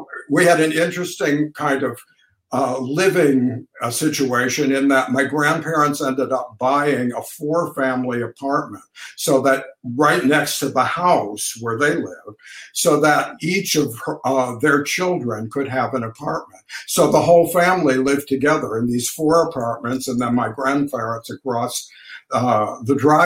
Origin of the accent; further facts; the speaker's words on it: Rockford, Illinois, United States; As wonderful as my family was, and Rockford was not a terrible town